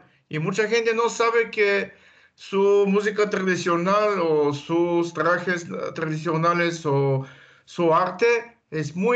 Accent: Varna, Varna Province, Bulgaria; Spanish is a second language; Con Rumiana Teneva, los dos tenemos origen de Bulgaria, de la ciudad de Varna, que siempre era una ciudad multicultural.

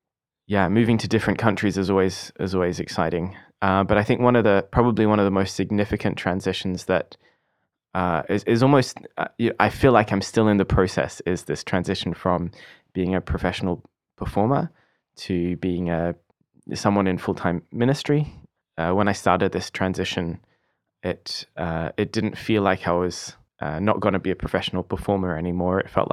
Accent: Perth, Western Australia, Australia; moved away as an adult; now in Berlin, Germany; Well, originally I'm from Australia. I grew up in, all around Australia, but mostly in Perth, which if you look at a picture of Australia is the bottom left.

